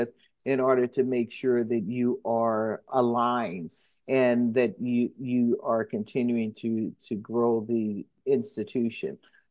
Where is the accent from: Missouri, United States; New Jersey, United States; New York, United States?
Missouri, United States; St. Louis; one of the reasons why I wanted to come back to St. Louis is because I'm from St. Louis.